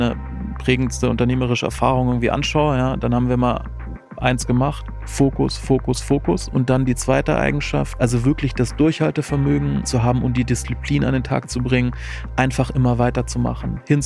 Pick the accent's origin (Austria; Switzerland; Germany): Germany; Baden-Württemberg; born there; Gebürtiger Schwabe, da bin ich erstmal extrem stolz drauf